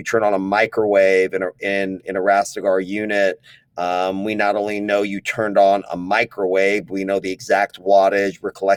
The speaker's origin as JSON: {"language": "English", "town": "Austin", "region": "Texas", "country": "United States", "tie": "born or raised there", "said": "And I'm born and raised in Austin, Texas."}